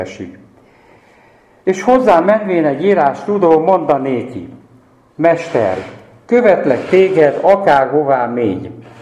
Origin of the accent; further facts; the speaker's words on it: Miskolc, Borsod-Abaúj-Zemplén, Hungary; Miskolcról jöttem.